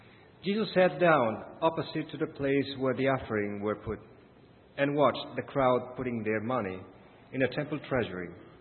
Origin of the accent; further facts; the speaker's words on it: Argentina; Congregational Mission of Jardin America and from any other churches of Argentina, but especially from my hometown and from the mission down there.